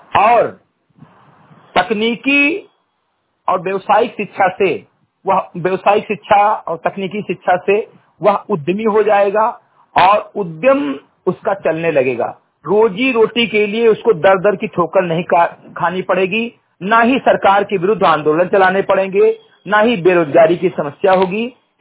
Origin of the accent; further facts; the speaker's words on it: Uttar Pradesh, India; ग्राम सभा सिमरी घटाई विकासखंड मेनपुरवा जनपद बहराइच का मूल निवासी हूं